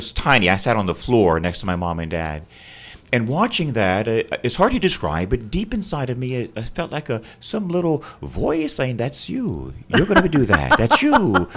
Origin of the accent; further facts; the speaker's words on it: Florida, United States; And I love boats. I'm from Florida. I love the water. I love sea. I love the boats.